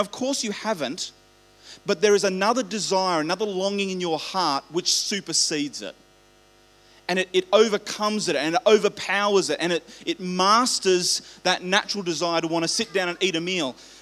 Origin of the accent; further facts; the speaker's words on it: Queensland, Australia; I was living in Queensland. I am a Queenslander.